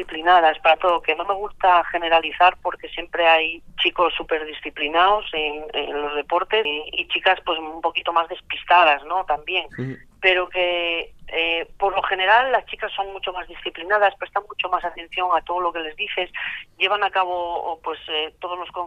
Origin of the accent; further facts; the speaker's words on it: Asturias, Spain; Soy la asturiana con más partidos internacionales absolutos